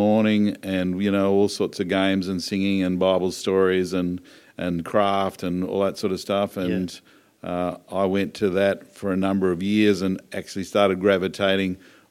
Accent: Brisbane, Queensland, Australia; I grew up in Enoggera, which is a suburb of Brisbane.

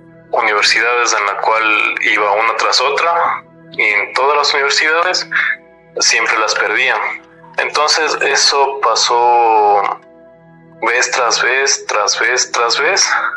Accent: Ecuador; soy de San Gorky, Ecuador.

